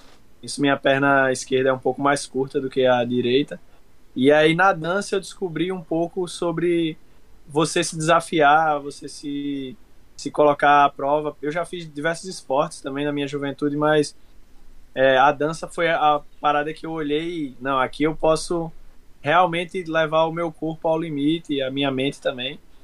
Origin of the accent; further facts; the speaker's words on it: João Pessoa, Paraíba, Brazil; eu tenho 27 anos, sou natural de João Pessoa, na Paraíba, a capital lá do estado